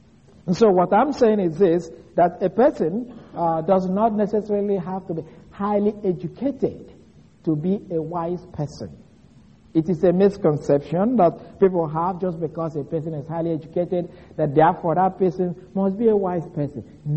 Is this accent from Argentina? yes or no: no; Nigeria; I was growing up in Nigeria. I grew up with a group of people where a proverb is something that is highly treasured.